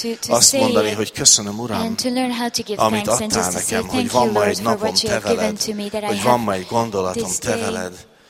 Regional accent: Hungary; tudom, hogy magyarok vagyunk

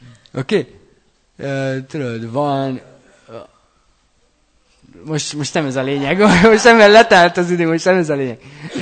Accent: Hungary; Mi magyarok azt mondjuk, milyen kicsi.

